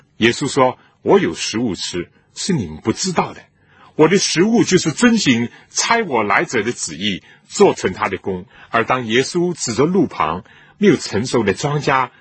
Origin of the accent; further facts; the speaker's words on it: China; 心有灵犀一点通，这是我们中国人的成语